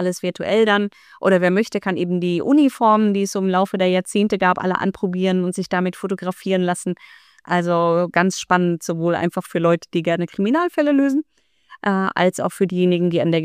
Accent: Krefeld, North Rhine-Westphalia, Germany; now in Canada; Ich komme ja aus Krefeld.

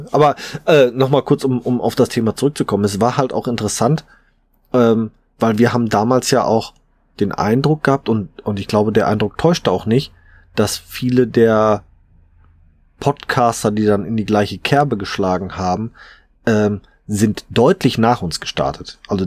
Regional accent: North Rhine-Westphalia, Germany; so sagt man doch bei uns im Ruhrpott

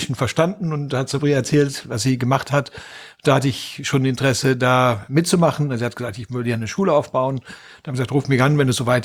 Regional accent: Netherlands; German is a second language; Also ich war in 97, bin ich aus Holland, also sehr tief gelegenes Holland, bin ich auf dem Berg, also der Gipfel der Welt gegangen, also nach Tibet.

